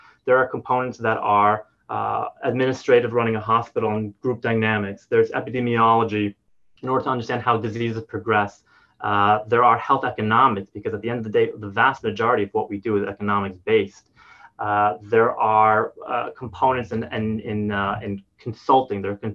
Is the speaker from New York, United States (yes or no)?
yes; New York, United States; also born or lived in New Jersey; So I grew up in on the East Coast in New York, New Jersey. About 20 years ago, my family moved to Israel. I did not follow them